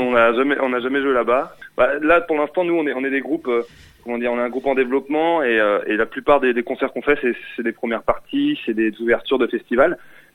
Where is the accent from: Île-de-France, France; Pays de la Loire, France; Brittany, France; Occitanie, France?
Brittany, France; Vannes; Ouais, on est de Vannes, ouais, tous les quatre.